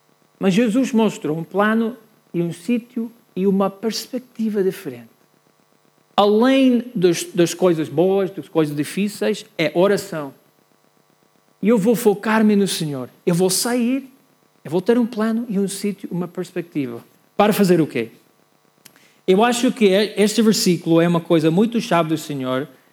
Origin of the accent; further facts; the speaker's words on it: United States; Portuguese is a second language; now in Portugal; Eu quero, como bom americano aqui no país de Portugal, dizer que eu adoro futebol.